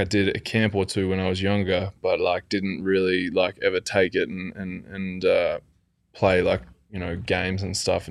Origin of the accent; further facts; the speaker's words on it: Australia; I'm Australian.